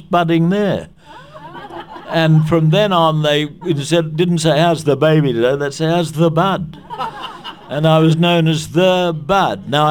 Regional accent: Coogee, New South Wales, Australia; born there; No, I follow Randwick. I was born in Coogee, and Coogee Oval is Randwick's home ground, and they play real football up there.

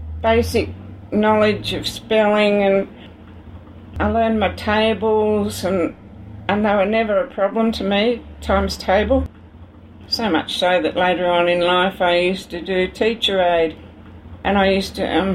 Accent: Hamilton, Victoria, Australia; Yeah, up around Hamilton, it's very dry.

